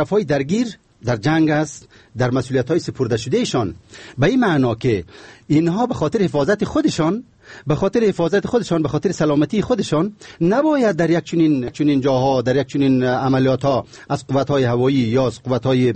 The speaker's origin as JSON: {"language": "Persian", "country": "Afghanistan", "said": "من به عنوان یک افغان"}